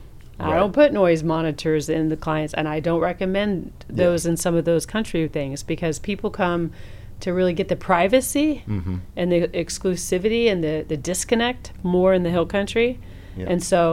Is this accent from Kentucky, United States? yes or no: no; Houston, Texas, United States; Versus, we're all from Houston.